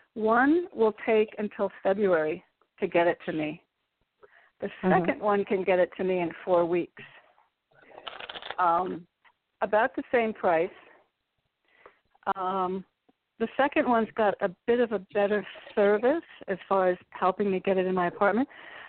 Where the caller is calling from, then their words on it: Connecticut, United States; I'm in Connecticut.